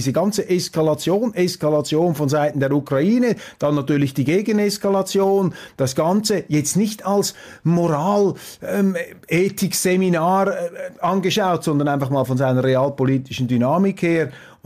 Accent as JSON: {"language": "German", "country": "Switzerland", "said": "wir sollten uns da als Schweizer nicht so hinauslehnen."}